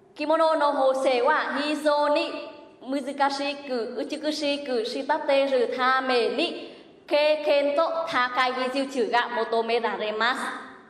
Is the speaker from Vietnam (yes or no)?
yes; Vietnam; Japanese is a second language; moved away as an adult; now in Japan; ベトナムから来ました。株式会社タイゾーの番工場で働いています。日本に来て3年になります。